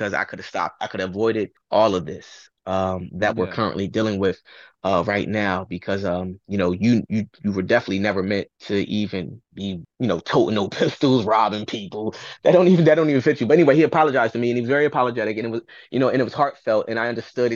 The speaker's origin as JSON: {"language": "English", "region": "California", "country": "United States", "tie": "born or raised there", "said": "I didn't grow up like that. I was raised in California, like I told you. My father raised me in a good home"}